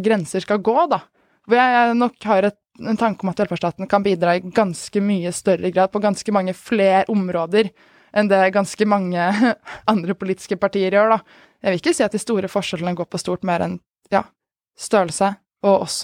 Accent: Moss, Østfold, Norway; Selv kom jeg jo fra Moss

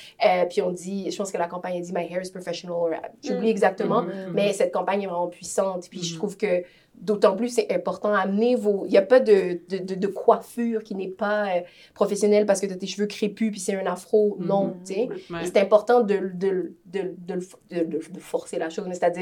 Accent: Quebec, Canada; Moi, la terre entière, c'est que je suis d'origine haïtienne. La terre entière, c'est aussi que je suis québécoise, canadienne.

